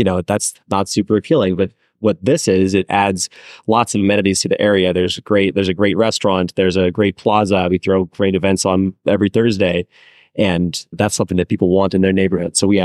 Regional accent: Phoenix, Arizona, United States; I've been to over 60 countries and lived in a handful. And I grew up in Phoenix and like had an SUV in college and high school.

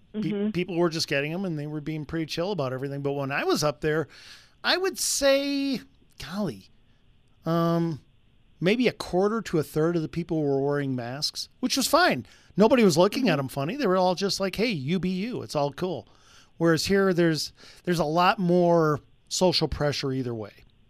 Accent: Wisconsin, United States; I'm from Wisconsin. It just kind of follows me.

